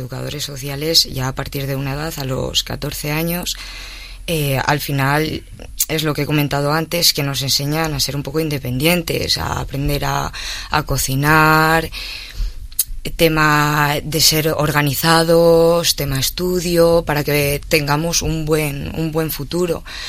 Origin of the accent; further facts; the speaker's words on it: La Rioja, Spain; soy la primera riojana que ha ido a la Fashion Week.